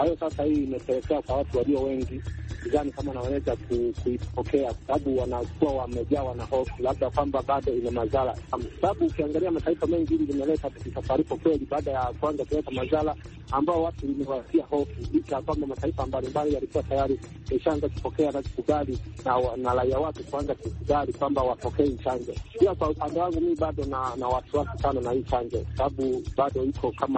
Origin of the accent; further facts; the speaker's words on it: Kahama, Shinyanga, Tanzania; kijana mpole Tanzania, natokea Kagongo manispaa ya Kahama nchini Tanzania.